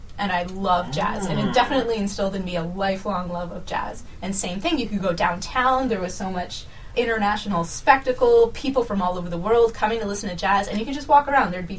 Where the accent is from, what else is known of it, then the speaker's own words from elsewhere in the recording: Montreal, Quebec, Canada; I grew up in Montreal, which is also huge for festivals.